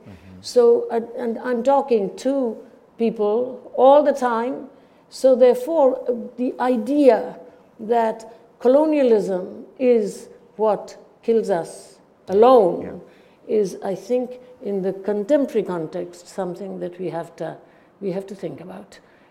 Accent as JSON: {"language": "English", "country": "India", "tie": "born there", "said": "I was born in British India"}